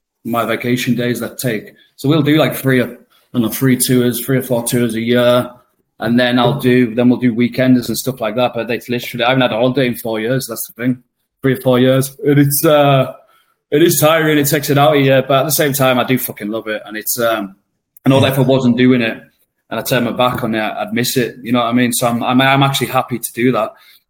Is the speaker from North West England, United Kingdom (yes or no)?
yes; North West England, United Kingdom; now in London, United Kingdom; It's like, the North's my home. I am a Northerner, but I couldn't go back. To be honest, when I go back to Blackpool, even when I go back to Carlisle, they remind me of mini Londons these days